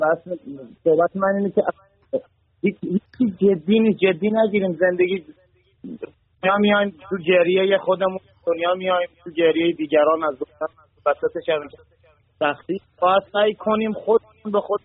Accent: Abadan, Khuzestan, Iran; now in Koblenz, Germany; بچه آبادان ولی ساکن کوبلنز آلمان.

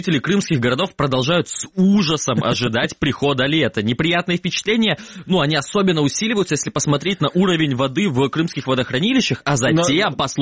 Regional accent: Kerch, Crimea, Ukraine; вот мой родной город Керчь прекрасный тому пример.

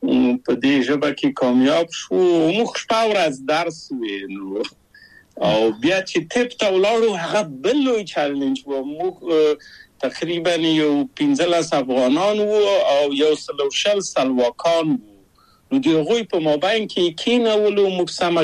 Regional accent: Kabul, Afghanistan; moved away

